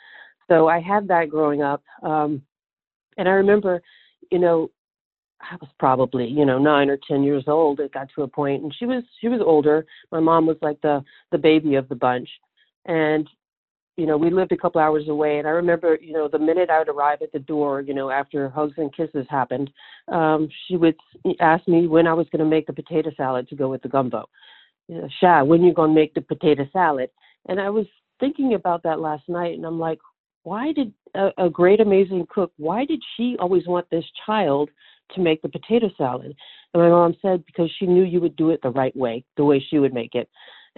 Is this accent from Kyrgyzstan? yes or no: no; Louisiana, United States; now in Seattle, United States; I am a Cajun girl from South Louisiana originally.